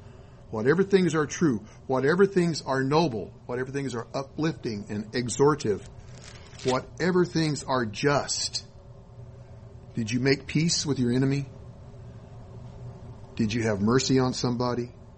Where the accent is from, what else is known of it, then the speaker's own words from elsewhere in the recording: West Coast, United States; now in McKinney, United States; Because even though we're from the West Coast, we're all here in the McKinney area within 20 minutes of each other.